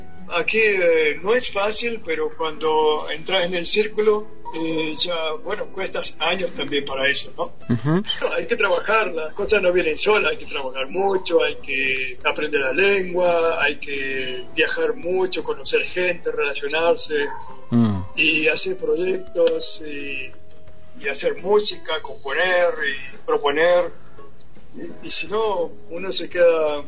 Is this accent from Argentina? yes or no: yes; Río Gallegos, Santa Cruz, Argentina; moved away as an adult; now in Europe; Bueno, yo me fui de la Argentina y de Río Gallegos, ¿no?, en el año 1990.